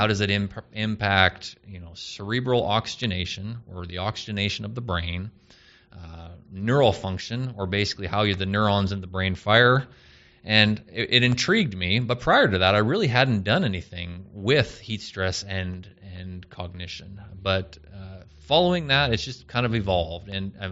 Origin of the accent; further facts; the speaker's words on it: Medicine Hat, Alberta, Canada; also born or lived in Calgary / Quebec; now in United States; I lived in Quebec for a little bit, and then but most of my life I was in Alberta. Mm-hmm. I was born in Medicine Hat, Alberta. And then I moved to Calgary for a while.